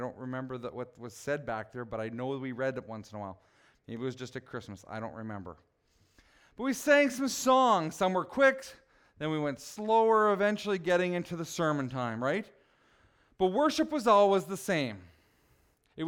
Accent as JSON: {"language": "English", "town": "Prince Albert", "region": "Saskatchewan", "country": "Canada", "tie": "born or raised there", "said": "So I grew up in Prince Albert, as most of you know, until junior high."}